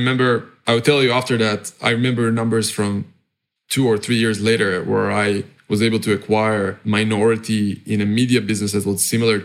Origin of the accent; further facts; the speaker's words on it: Israel; now in Cyprus; I'm originally from Israel. I'm currently kind of like a bit of a global citizen. Have residency in a few countries, but I'm at the moment in Cyprus, which is a small, nice island in Europe.